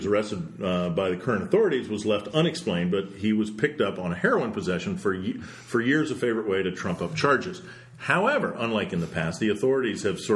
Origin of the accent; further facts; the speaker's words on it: Dallas, Texas, United States; I mean, I am from Dallas.